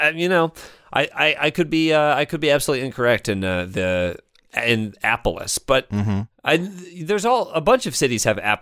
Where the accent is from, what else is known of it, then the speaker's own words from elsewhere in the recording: Indianapolis, Indiana, United States; I'm from Indianapolis is exactly the center of Indiana.